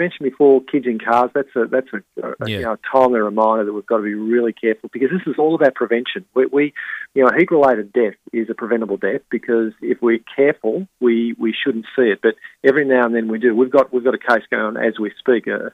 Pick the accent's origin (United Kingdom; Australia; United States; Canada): Australia; Victoria; I grew up in Victoria, so it was freezing every time.